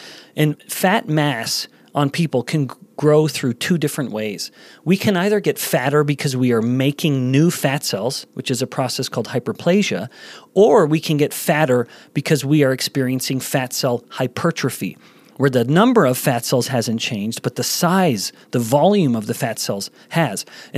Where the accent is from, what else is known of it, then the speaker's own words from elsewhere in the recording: Canada; also born or lived in Singapore; And as a Canadian boy, it was fun for me to continue to operate within the empire